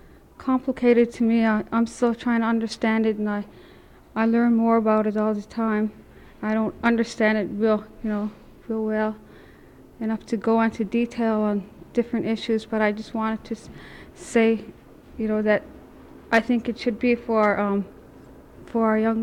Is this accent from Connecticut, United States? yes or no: no; Koyukuk, Alaska, United States; I'm from Koyukuk.